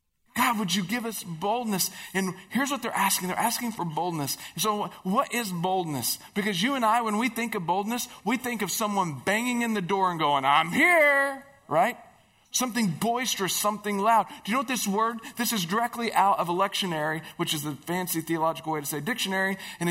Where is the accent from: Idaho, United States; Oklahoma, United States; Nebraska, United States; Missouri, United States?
Oklahoma, United States; I grew up in Oklahoma, and Oklahoma is about as flat as Iowa is.